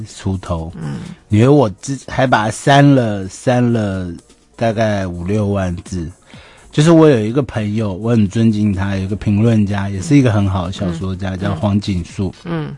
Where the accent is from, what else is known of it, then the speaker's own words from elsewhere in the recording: Taiwan; 所以我们台湾人出现之后